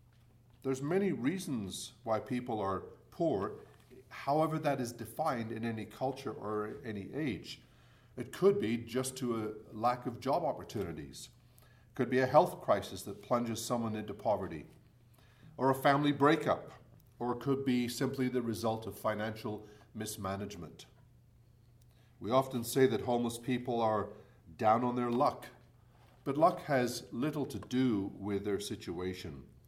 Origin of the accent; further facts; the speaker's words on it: Scotland, United Kingdom; also born or lived in Northern England; Growing up in Scotland and Northern England, I was well aware that our family was poor.